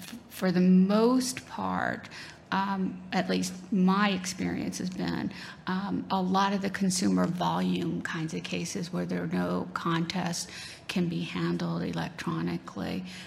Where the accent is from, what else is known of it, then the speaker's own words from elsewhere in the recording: Alaska, United States; So I grew up in Alaska, and so y'all can imagine that between the size of the state, the lack of roads, and the weather